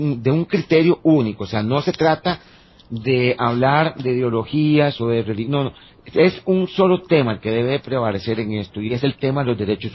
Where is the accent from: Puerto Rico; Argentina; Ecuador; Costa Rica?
Costa Rica; yo entiendo como costarricense